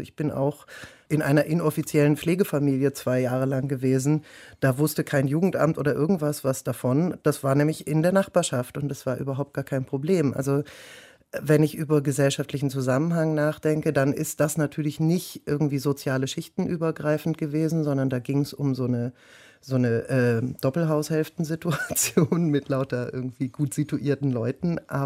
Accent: Germany; ich habe irgendwie auf meine Kindheit in der Bundesrepublik zurückgeblickt und festgestellt, ich bin in so einer relativ großen Zahl von relativ begrenzten Blasen aufgewachsen.

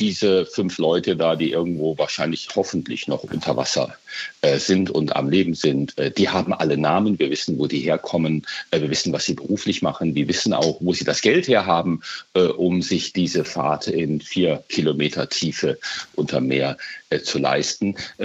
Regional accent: North Rhine-Westphalia, Germany; ich komme aus der Nordeifel. Das ist eine Gegend, wo Motorradfahrer sich jedes Wochenende austoben.

